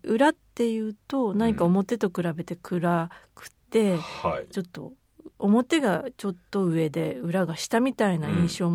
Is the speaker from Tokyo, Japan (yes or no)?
yes; Tokyo, Japan; 私は東京で生まれ育ったので、やはり日本海側に行く機会っていうのがあんまり若い頃はなかったんですよ